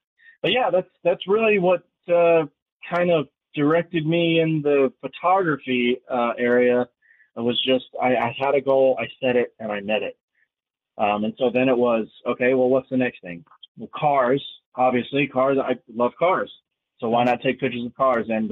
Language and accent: English; South Carolina, United States; So growing up in South Carolina, of course, in the southeast of the United States, football is king, and we love our college football.